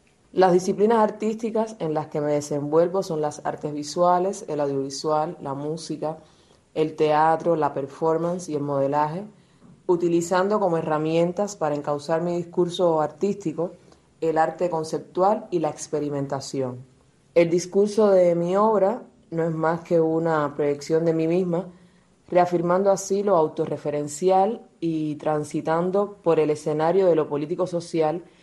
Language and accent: Spanish; Havana, Cuba; soy nacida y residente en La Habana, Cuba